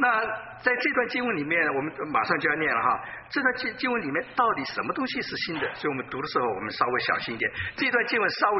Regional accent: China

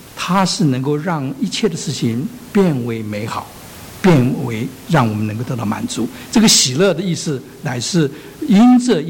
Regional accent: China; moved away as an adult; now in United States; 其实我们中国人也违背，老美也违背。啊，我想到这里，我就想起，我刚来美国念书的时候，

